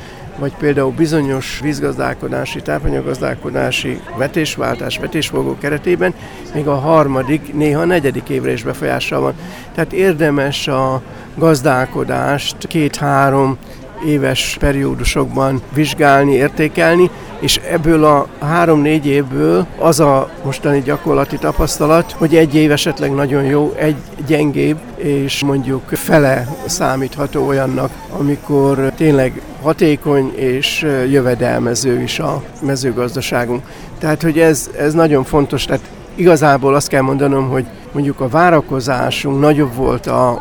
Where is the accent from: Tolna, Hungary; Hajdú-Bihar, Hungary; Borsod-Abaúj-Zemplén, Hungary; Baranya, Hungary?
Hajdú-Bihar, Hungary; Hajdúböszörmény; én Hajdúböszörmény, hajdúsági születésű vagyok, Hajdúböszörményben nőttem fel